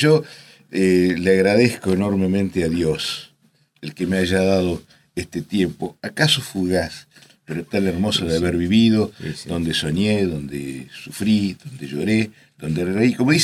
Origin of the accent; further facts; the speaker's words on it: Argentina; Como todo argentino, he pasado momentos muy lindos, momentos muy tristes.